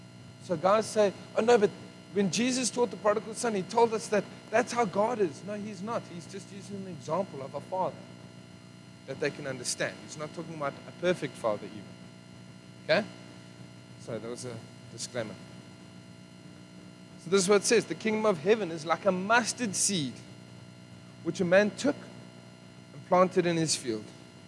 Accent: Benoni, Gauteng, South Africa; I'm from Benoni, so most people are going to think I'm saying the other grass, but I'm not.

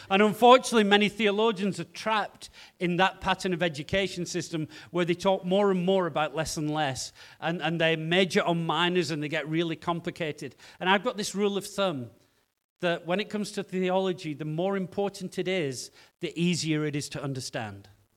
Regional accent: England, United Kingdom; now in Cape Town, South Africa; I grew up in the north of England, grew up from a very young age knowing Jesus.

